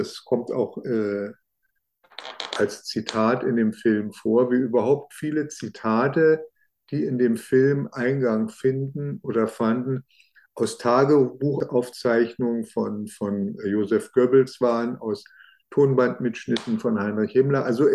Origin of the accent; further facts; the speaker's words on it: Berlin, Germany; ich kannte die Wannsee-Villa so als Berliner, ich bin Berliner